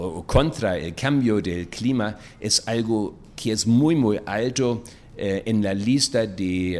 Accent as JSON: {"language": "Spanish", "country": "Germany", "said": "nosotros los alemanes"}